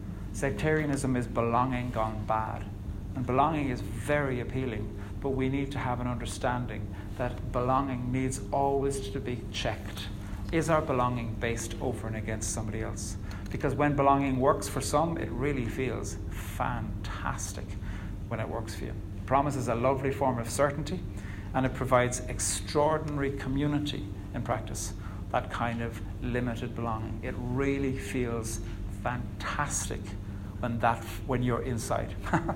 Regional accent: Ireland; We need to tell that story as Irish people when it comes to civic reckoning.

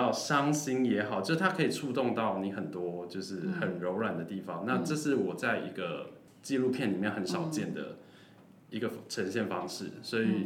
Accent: Taiwan; 家庭这件事对我们台湾人来说

